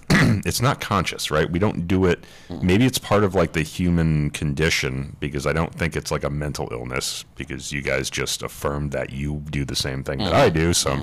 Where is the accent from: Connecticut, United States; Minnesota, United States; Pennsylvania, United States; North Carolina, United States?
Connecticut, United States; We're all Northerners here, right? We're all from Connecticut.